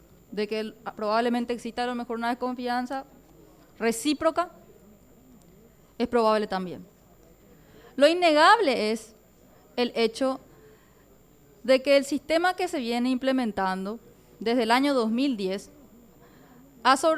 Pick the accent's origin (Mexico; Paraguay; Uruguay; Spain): Paraguay; A mí, por ejemplo, como paraguaya y como representante del pueblo, me duele cuando llegan acá las malas noticias